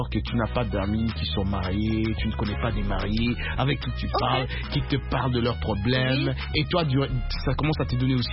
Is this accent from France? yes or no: no; DR Congo; now in United States; mon pays d'origine, la RDC.